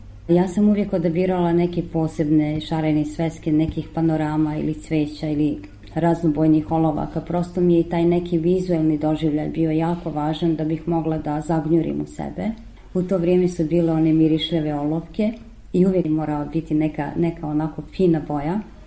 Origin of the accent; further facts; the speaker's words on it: Sarajevo, Federation of Bosnia and Herzegovina, Bosnia & Herzegovina; Rođena sam u gradu na Miljacki, gradu koji toliko divnih uspomena izvlači iz mene, iz mog najranijeg djetinjstva, od vrtića, razigrani dani do osnovne škole i srednje škole.